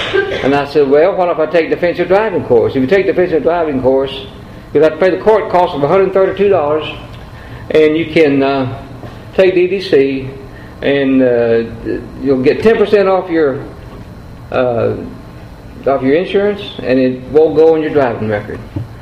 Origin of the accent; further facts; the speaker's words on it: Lampasas, Texas, United States; moved away as an adult; now in Austin, United States; I lived in Lampasas. I grew up in Lampasas. And until I was about, I graduated there, until I was about 25 or 6 or something like that. And then I moved to Austin.